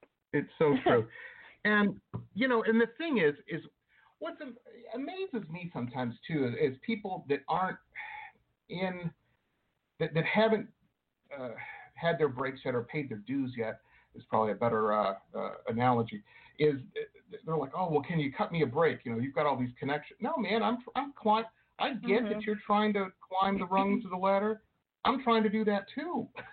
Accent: Detroit, Michigan, United States; And I grew up in Detroit, so I'm used to bad

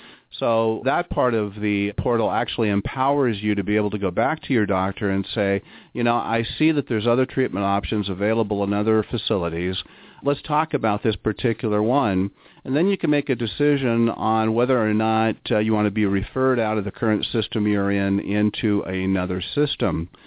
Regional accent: Marysville, Washington, United States; Just as a sidebar, I grew up on the Tulalip Indian Reservation up in Marysville, Washington, and the need for this type of service within the American Indian community is quite substantial.

